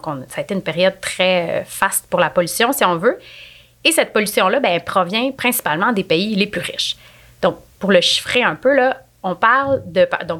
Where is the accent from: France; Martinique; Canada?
Canada; Quebec; Nous, en tant que Québécois, en tant que Canadiens, on fait plein de petits gestes.